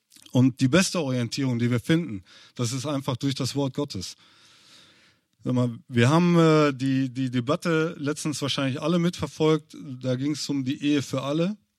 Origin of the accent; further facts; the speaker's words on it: Münster, North Rhine-Westphalia, Germany; Ich komme aus Münster.